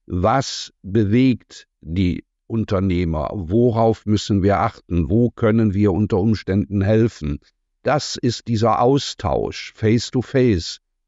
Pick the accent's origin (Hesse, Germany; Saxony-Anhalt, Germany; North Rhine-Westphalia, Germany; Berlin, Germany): North Rhine-Westphalia, Germany; Cologne; als Kölner